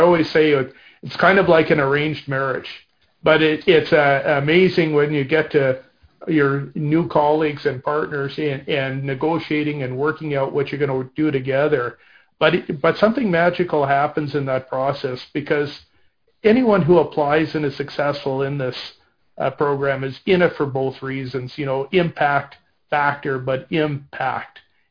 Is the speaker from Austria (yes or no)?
no; Canada; as a Canadian scholar, I was looking for a place in the United States.